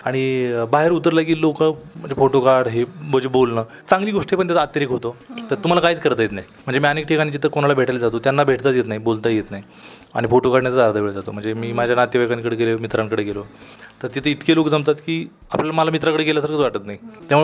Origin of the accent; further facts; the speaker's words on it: Karmala, Maharashtra, India; आमच्या तालुक्यात करमाळ्यात भंडारेची गल्ली म्हणून एक होती